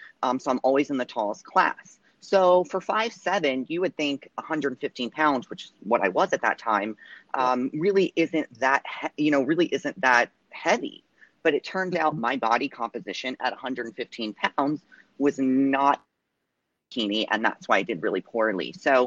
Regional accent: New Jersey, United States; I grew up in South Jersey, played sports my whole life

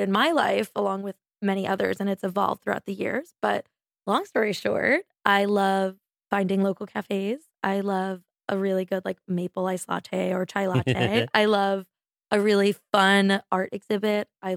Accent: Brooklyn, New York, United States; And I'm like, oh, no, I'm from Brooklyn. And they're like, you're a rare species

